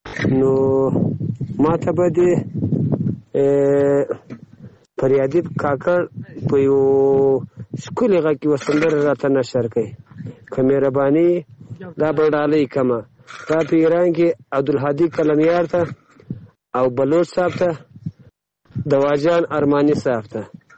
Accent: Zabul, Afghanistan; now in Iran; د زابل دی ولایت خاکی افغان دی ولسوالۍ د اجنین د کلي اوسیدونکی یم. تا مهال د غم شپې ورځې په ایران کې سبا کوم.

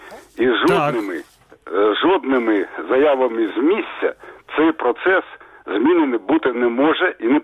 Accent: Kharkiv, Kharkiv Oblast, Ukraine; я з Харкова.

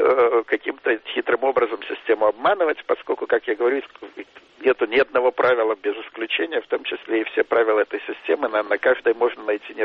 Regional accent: Israel; я из Израиля, и то, что я из Израиля впервые видимый в Голливуде русский мигрант, значит, евреи из России, успешные в Израиле

